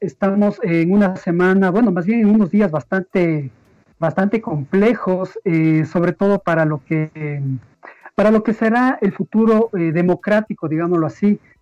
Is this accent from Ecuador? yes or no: yes; Ecuador; por todas las contradicciones, vicisitudes que hemos tenido que enfrentar como ecuatorianos.